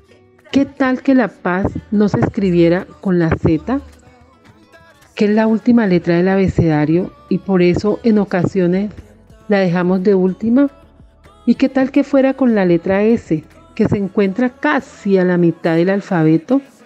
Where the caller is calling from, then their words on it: Quibdó, Chocó, Colombia; desde Quibdó, capital del Chocó biogeográfico.